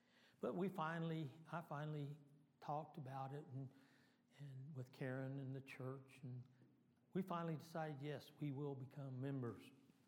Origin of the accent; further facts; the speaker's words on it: San Angelo, Texas, United States; I was brought up in the First Presbyterian Church in San Angelo, Texas.